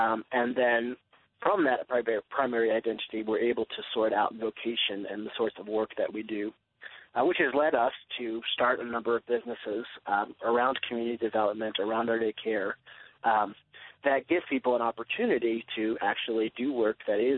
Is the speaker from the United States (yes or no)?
yes; Washington, District of Columbia, United States; the church that I grew up in the Washington, D.C. area